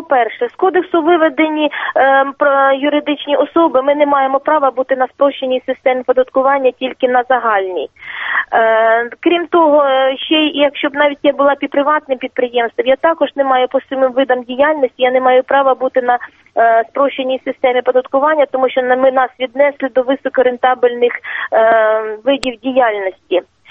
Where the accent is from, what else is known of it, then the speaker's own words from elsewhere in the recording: Mykolaiv, Mykolaiv Oblast, Ukraine; З міста Миколаєва